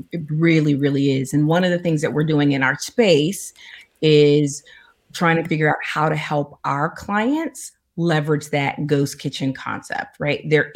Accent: Texas, United States; I grew up, I'm from Texas, and food is a big thing in our family.

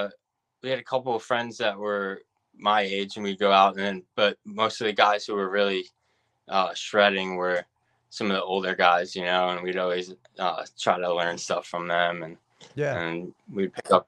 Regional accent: New Jersey, United States; So I surfed a lot growing up in New Jersey.

